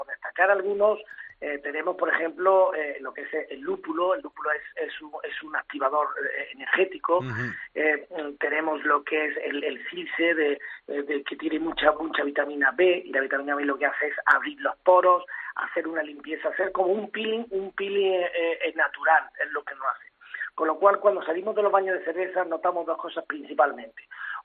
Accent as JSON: {"language": "Spanish", "town": "Granada", "region": "Andalusia", "country": "Spain", "said": "nosotros como buenos granadinos"}